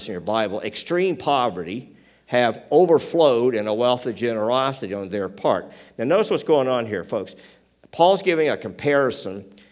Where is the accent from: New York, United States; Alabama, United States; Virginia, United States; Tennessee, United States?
Tennessee, United States; accent: Tennessee; now in Canada; That's what they'd say where I come from. In case you're wondering about my accent, Tennessee.